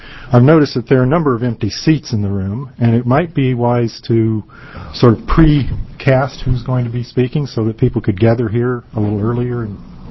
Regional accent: Hood River, Oregon, United States; From Hood River.

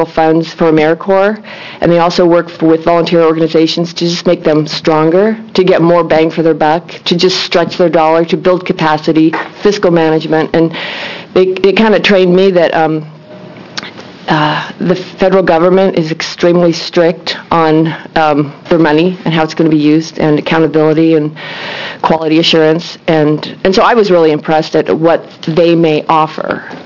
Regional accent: McMinnville, United States; I'm from McMinnville.

